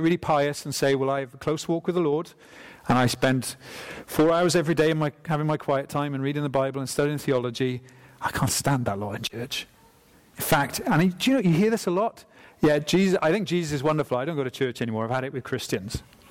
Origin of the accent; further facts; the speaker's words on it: Swansea, Wales, United Kingdom; I used to think, growing up in Mount Pleasant Baptist Church in Swansea, that fellowship was a very specific term